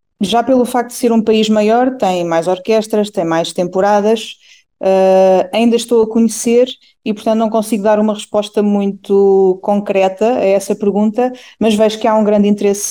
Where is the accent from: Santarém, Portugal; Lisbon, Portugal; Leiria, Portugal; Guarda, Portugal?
Santarém, Portugal; Minde; eu sou de Mindo.